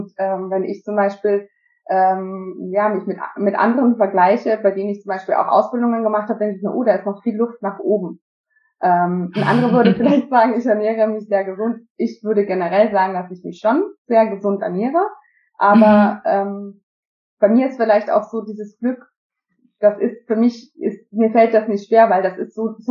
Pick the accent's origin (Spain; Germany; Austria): Austria; ich bin Österreicherin, das muss ich dazu sagen